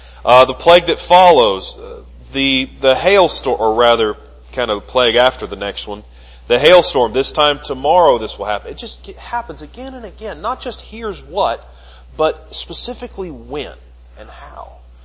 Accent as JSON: {"language": "English", "town": "Bell", "region": "Florida", "country": "United States", "tie": "born or raised there", "said": "the town I grew up in Florida, Bell, is surrounded on three sides by dairy farms."}